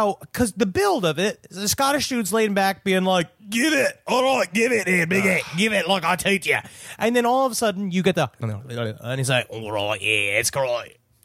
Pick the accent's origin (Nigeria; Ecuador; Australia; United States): Australia; I'm Australian.